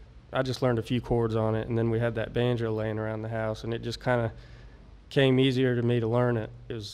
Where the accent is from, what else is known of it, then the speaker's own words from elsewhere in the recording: Okeechobee, Florida, United States; now in Kentucky, United States; Yes, I'm from Okeechobee, Florida.